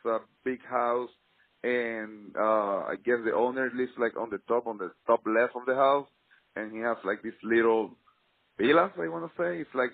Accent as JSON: {"language": "English", "country": "Venezuela", "said": "I'm from Venezuela"}